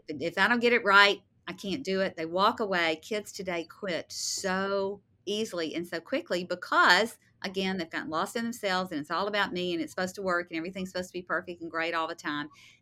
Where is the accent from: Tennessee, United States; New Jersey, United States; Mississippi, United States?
Mississippi, United States; also born or lived in Louisiana; I know I'm from the South. I know I'm, you know, Mississippi, Louisiana girl